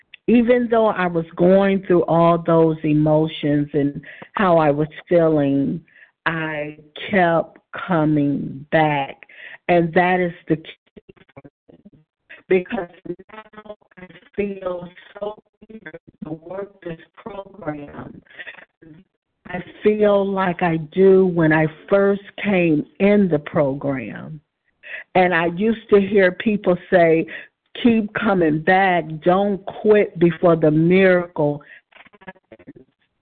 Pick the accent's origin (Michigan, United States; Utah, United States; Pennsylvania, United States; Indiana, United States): Michigan, United States; from Michigan.